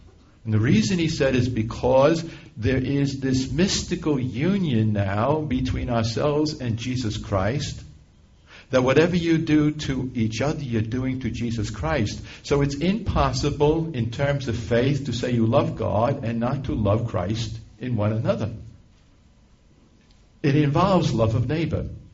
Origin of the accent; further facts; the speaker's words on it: New York City, New York, United States; people ask me, since I come from New York City